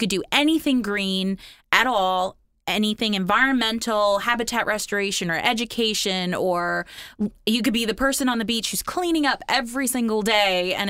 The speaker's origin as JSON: {"language": "English", "region": "Florida", "country": "United States", "tie": "born or raised there", "said": "I grew up in Martin County."}